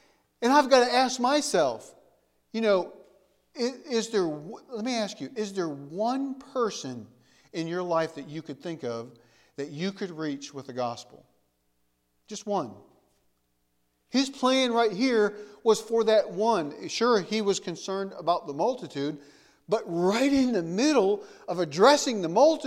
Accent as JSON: {"language": "English", "region": "Michigan", "country": "United States", "tie": "born or raised there", "said": "And I grew up in Michigan, in a small little town in Michigan, out in the middle of nowhere, a town of 500 people."}